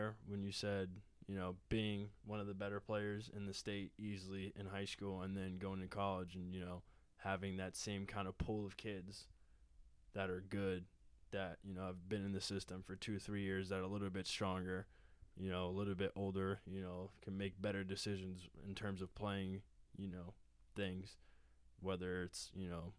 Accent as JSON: {"language": "English", "town": "Boston", "region": "Massachusetts", "country": "United States", "said": "we're from the Boston area, you know, so we're used to city life"}